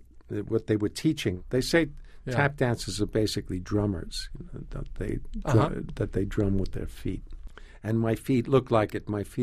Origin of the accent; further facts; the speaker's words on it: Queens, New York, United States; Where I come from in New York, everybody talks like that.